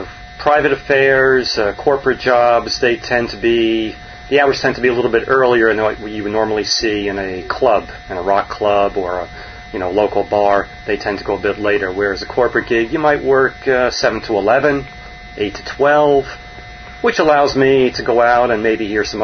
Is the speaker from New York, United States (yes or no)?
yes; Nyack, New York, United States; Yes, my hometown.